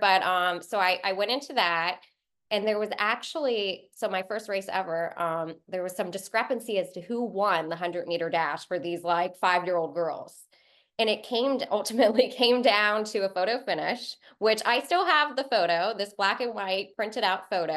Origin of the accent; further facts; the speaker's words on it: Orlando, Florida, United States; now in Ormond Beach, United States; I'm from Orlando, Florida, but I moved to Ormond Beach, Florida 3 years ago.